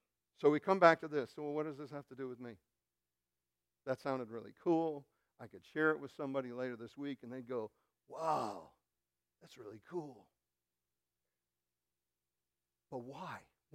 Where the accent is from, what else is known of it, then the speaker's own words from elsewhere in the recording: Chicago, Illinois, United States; Hey, I grew up in Chicago. It is the truth, okay?